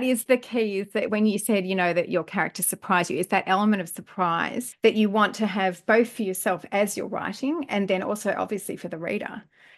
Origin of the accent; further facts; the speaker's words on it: Australia; now in United States; because I'm an Australian writing in America